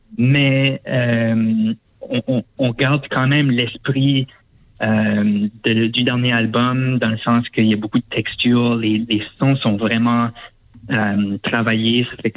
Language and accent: French; Moncton, New Brunswick, Canada; puis ensuite chez nous à Moncton jeudi prochain